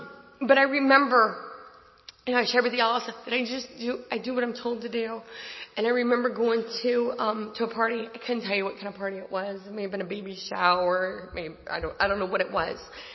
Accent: Indiana, United States; born there; I was born in Indiana. I've never been back.

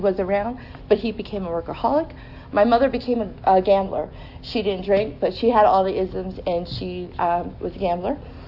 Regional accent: New Jersey, United States; But I'm from New Jersey

